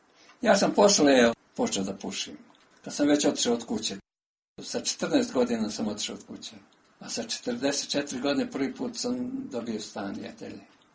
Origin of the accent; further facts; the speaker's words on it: Berkovići, Republika Srpska, Bosnia & Herzegovina; I svi smo mi u gimnaziji bili deca sa sela. Znači ja sam došao iz Berkovića